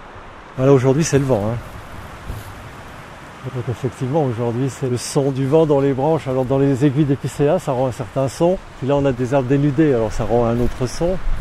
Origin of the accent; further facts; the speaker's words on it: Grand Est, France; je suis natif des Vosges, je pense que c'est intéressant, et je suis artiste.